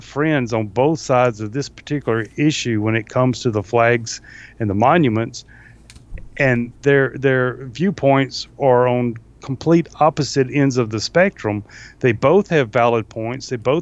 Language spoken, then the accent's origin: English; the South, United States; I mean, growing up in the South, I've seen racism exhibited regardless of people's skin color.